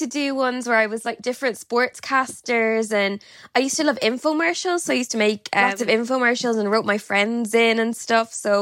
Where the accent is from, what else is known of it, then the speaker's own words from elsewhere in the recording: Galway, County Galway, Ireland; So I'm from Galway, right on the Atlantic.